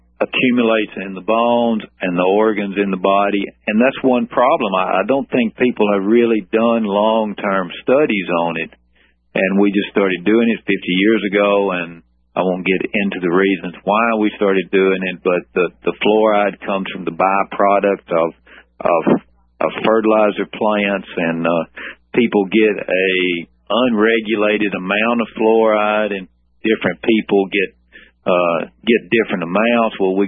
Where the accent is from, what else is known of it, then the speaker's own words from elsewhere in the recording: Tennessee, United States; I've been practicing 21 years and practice in my hometown, which is a small southern middle Tennessee town.